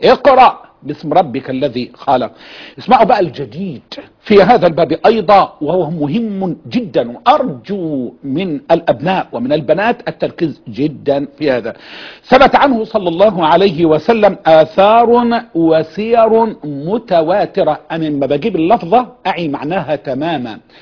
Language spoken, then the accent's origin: Arabic; Egypt